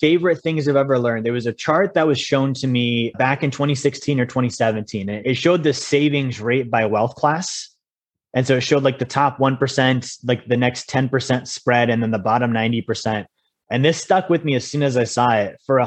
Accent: Alaska, United States; I grew up in Alaska. I'm a common sense guy.

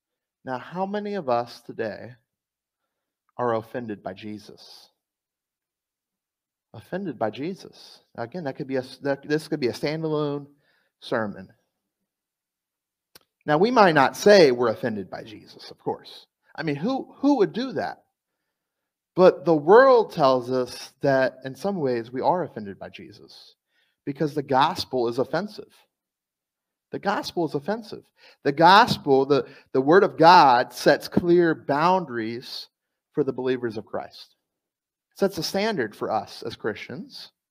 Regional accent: United States; Now, I'm an American. I'm proud to be one, right?

